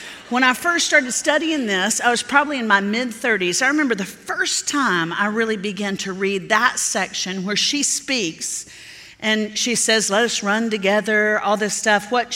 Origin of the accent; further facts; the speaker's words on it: the South, United States; I grew up in the South, it's probably evident, and my mama was extremely conservative.